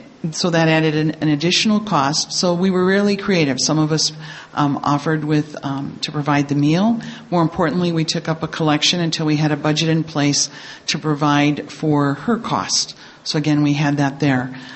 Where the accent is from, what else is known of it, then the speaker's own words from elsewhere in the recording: Minneapolis, Minnesota, United States; I'm from Minneapolis, Minnesota, which is known as Area 36 within our service structure.